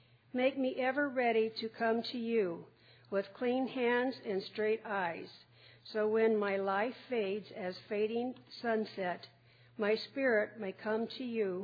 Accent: Albuquerque, New Mexico, United States; from Albuquerque, New Mexico.

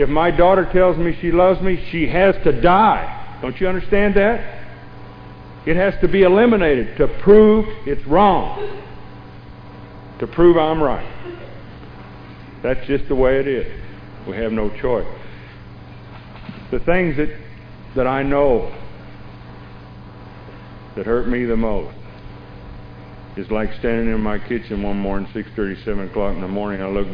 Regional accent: Texas, United States; Now, I come from the Baptist Bible Belt down there in Texas, and I've been prayed on, prayed over, sprinkled, dipped, screwed, blued, and tattooed

